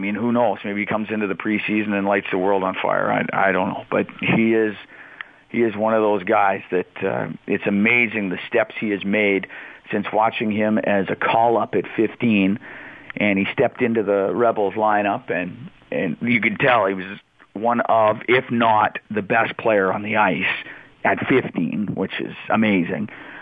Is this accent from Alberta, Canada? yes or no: yes; Edmonton, Alberta, Canada; Granted, I'm from Edmonton. I'm somewhat biased.